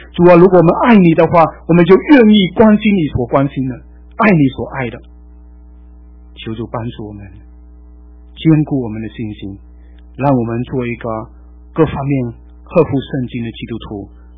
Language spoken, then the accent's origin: Chinese; Fuzhou, Fujian, China; 我是福州人，看到福州人就是特别亲切感。